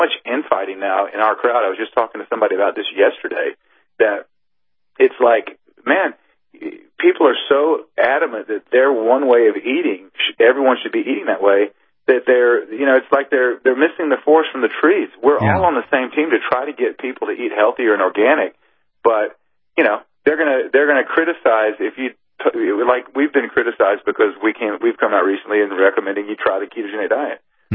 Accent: Tennessee, United States; what do you expect coming from somebody that's a redneck from Tennessee?

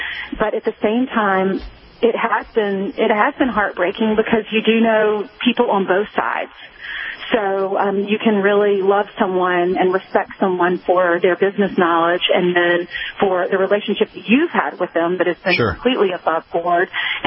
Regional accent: South Carolina, United States; now in New York City, United States; And to know that I grew up in South Carolina, I'm now at this big network in New York City.

